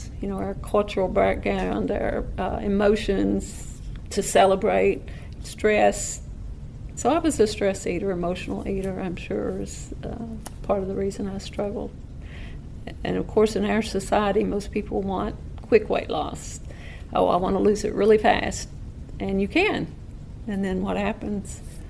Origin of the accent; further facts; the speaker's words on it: Kentucky, United States; born there; my parents are originally from Perry County, from Hazard, and I was born in Powell County, Kentucky.